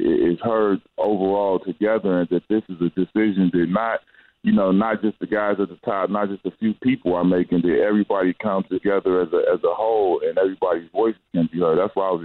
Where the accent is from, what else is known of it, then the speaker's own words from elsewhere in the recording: Chicago, Illinois, United States; the way that I grew up in Chicago, it's not, you don't always have that choice.